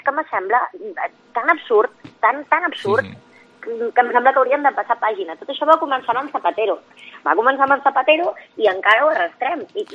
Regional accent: Catalonia, Spain; com a catalana no vull dir res

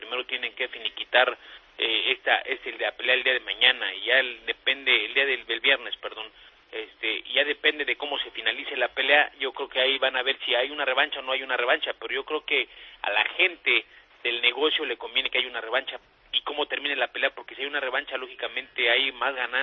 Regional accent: Mexico City, Mexico; Me encantaría que fuera en mi país.

